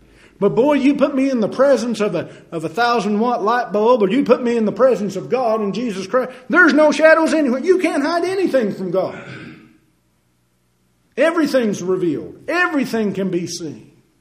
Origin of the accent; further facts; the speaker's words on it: Tennessee, United States; I'm not smart. I'm not intelligent. I'm from Tennessee.